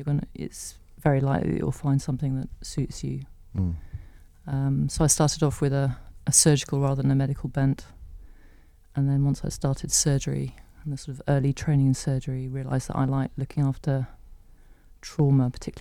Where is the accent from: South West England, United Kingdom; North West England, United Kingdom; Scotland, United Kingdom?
South West England, United Kingdom; Poole; also born or lived in London, United Kingdom; So I was born in London. From the age of 7, I grew up in Poole in Dorset.